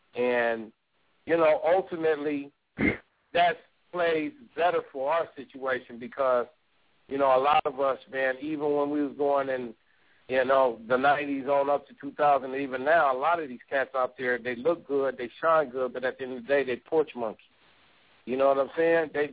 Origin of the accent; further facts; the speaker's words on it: Pomona, California, United States; Hutch had a group called … back then in 85 and 86 in Pomona, California. Big ups to my hometown.